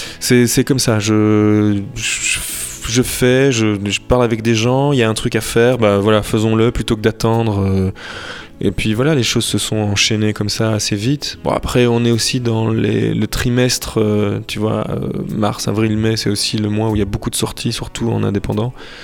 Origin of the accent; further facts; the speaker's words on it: Liège, Wallonia, Belgium; parce qu'on vient de Liège.